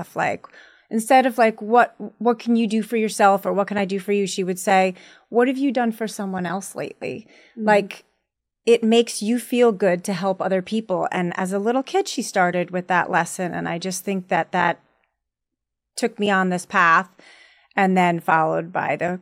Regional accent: New York, United States; But I was raised in New York.

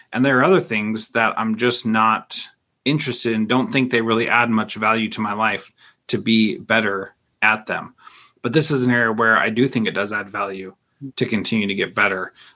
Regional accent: the West, United States; I don't have a frame of reference for that because I grew up in the West

